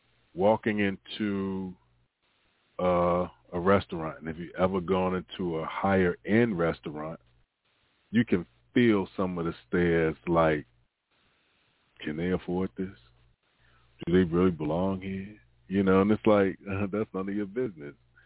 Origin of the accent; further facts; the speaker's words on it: the South, United States; I grew up in the South. I live in the North now